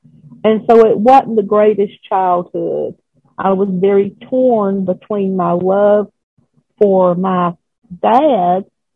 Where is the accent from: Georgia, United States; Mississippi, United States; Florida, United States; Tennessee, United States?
Georgia, United States; born there; I was born in South Georgia, in the town I live in now, although I've been other places.